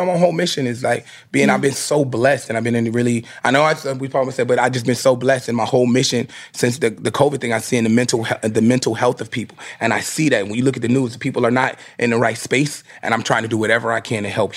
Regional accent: Chicago, Illinois, United States; now in New York, United States; because we came to New York homeless. I'm from Chicago.

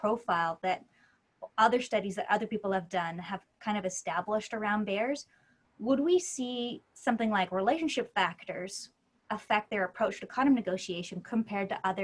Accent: Canada; Then as a Canadian, I also wear a lot of plaid.

